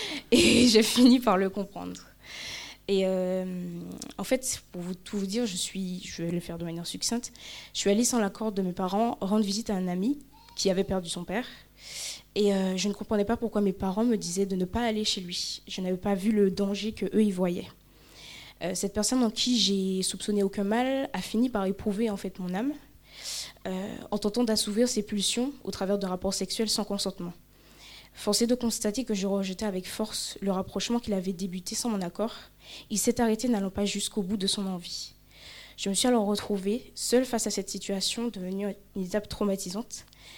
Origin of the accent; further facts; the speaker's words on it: Martinique, France; Je suis originaire de l'île de la Martinique, qui est la plus belle île au monde, en toute objectivité.